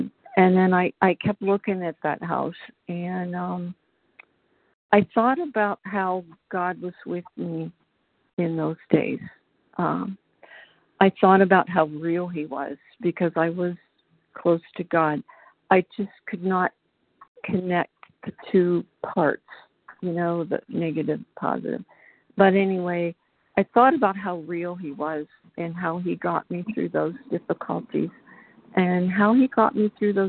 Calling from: Pennsylvania, United States; Yeah, I'm from Pennsylvania.

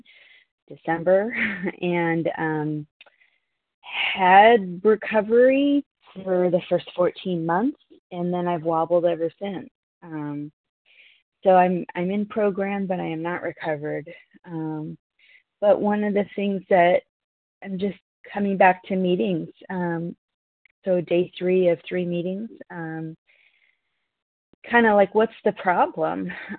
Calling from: North Carolina, United States; I'm calling. … compulsive overeater, calling from Western North Carolina.

